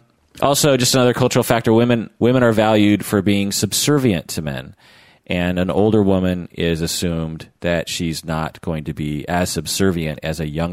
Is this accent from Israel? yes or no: no; Pacific Northwest, United States; it took me probably 30 years to even figure out what you just said, because growing up in the Northwest, it's just assumed.